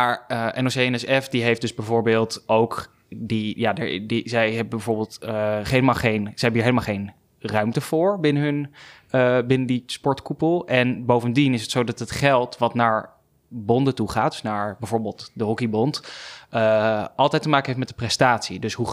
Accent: Amsterdam, North Holland, Netherlands; born there; Ik ben 26 jaar, geboren in Amsterdam. Woon ook in Amsterdam. Geboren in het westen van de stad. Ik woon nu in het oosten van de stad.

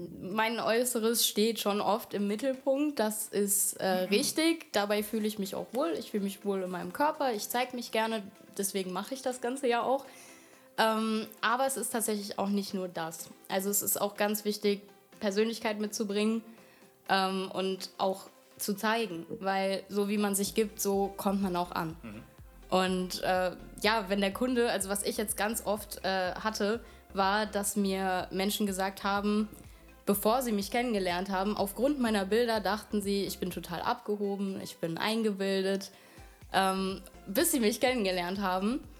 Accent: Wiesbaden, Hesse, Germany; Ich bin 22 Jahre alt und ich komme aus Wiesbaden.

